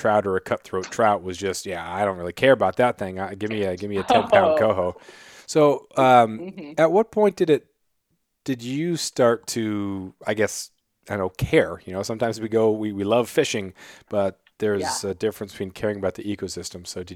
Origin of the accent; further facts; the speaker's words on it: Alaska, United States; Growing up in Prince of Wales, I was very familiar with logging, very familiar with the need for logging and how it drove the economy.